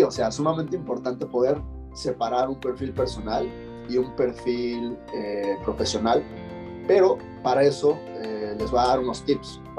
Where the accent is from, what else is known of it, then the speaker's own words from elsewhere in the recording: Cabo San Lucas, Baja California Sur, Mexico; yo, pues ya les dije, soy de Cabo